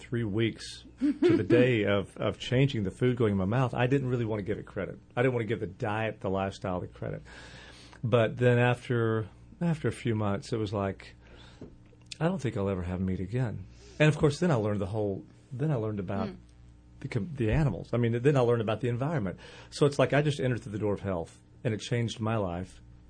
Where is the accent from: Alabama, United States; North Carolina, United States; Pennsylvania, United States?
Alabama, United States; I grew up in Alabama eating, meat all three meals.